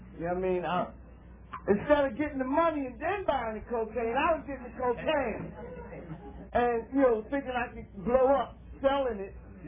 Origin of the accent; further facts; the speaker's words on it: Philadelphia, Pennsylvania, United States; moved away as an adult; now in Erie, United States; I'm a transplant from Philadelphia. I came to Erie 5 years ago.